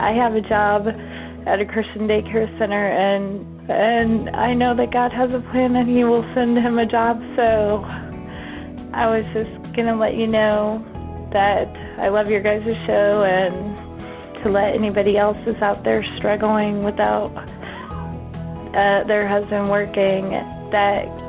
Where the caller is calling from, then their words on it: Harrisonville, Missouri, United States; I'm calling from Harrisonville, Missouri.